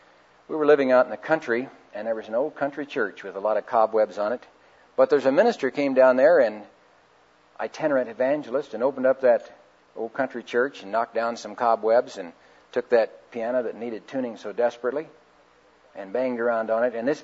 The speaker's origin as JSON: {"language": "English", "region": "Missouri", "country": "United States", "tie": "born or raised there", "also_born_or_lived": "St. Louis", "said": "I was born in St. Louis, Missouri. My parents having very little. Because they were broke, they moved down to a town in southeast Missouri and then up to a little town by the name of Noblick, Missouri, a town of 100 population"}